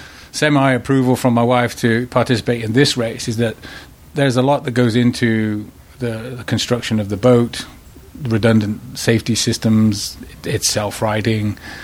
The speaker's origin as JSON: {"language": "English", "town": "Hereford", "region": "West Midlands", "country": "United Kingdom", "said": "I'm on the border of border of Wales and England, a little place called Hereford."}